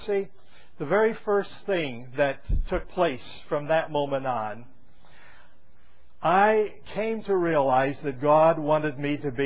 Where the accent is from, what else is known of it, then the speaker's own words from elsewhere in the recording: South Dakota, United States; I grew up in South Dakota and I would take several hundred sheep up to the pasture.